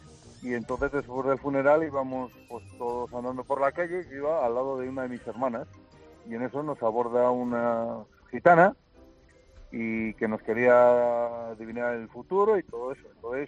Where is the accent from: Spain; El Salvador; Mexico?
Spain; Palencia, Castile and León; Yo soy de Palencia